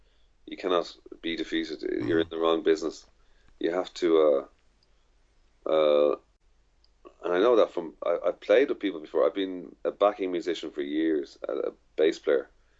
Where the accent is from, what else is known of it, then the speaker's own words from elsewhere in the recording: Dublin, Leinster, Ireland; I said, "I'm from Dublin."